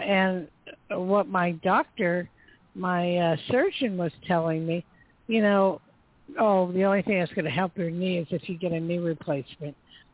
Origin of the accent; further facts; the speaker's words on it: New Jersey, United States; born there; I was born in Jersey. And we used to look out the window over the harbor and just wonder what the people in New York were doing.